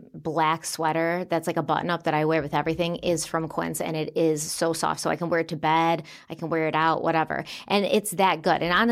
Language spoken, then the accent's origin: English; Buffalo, New York, United States; the Buffalo Bills, which is my hometown football team.